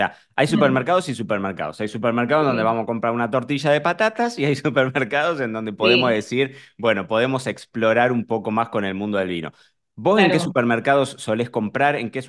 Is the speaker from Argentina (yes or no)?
yes; Argentina; now in Spain; yo soy argentino, mi tono de voz no me lo permite mentir, pero estoy viviendo en España.